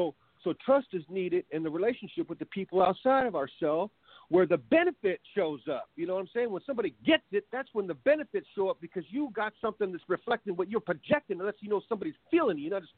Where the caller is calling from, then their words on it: California, United States; I'm calling from California.